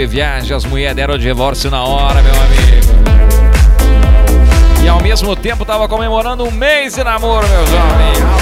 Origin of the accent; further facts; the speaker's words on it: Trindade do Sul, Rio Grande do Sul, Brazil; sou de Trindade do Sul.